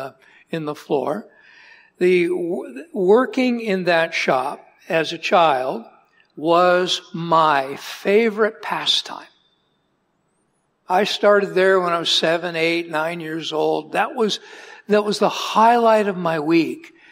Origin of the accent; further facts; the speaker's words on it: Arizona, United States; I'm from Arizona, filling in for Pastor Levi again this morning.